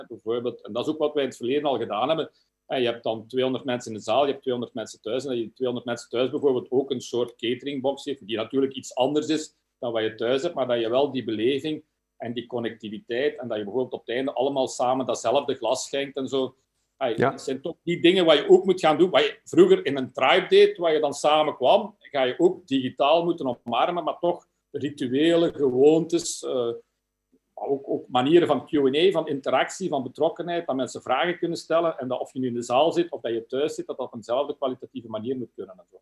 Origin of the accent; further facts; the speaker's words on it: Belgium; ik vind dat wij als Belgen niet altijd heel enthousiast zijn over ons land of zo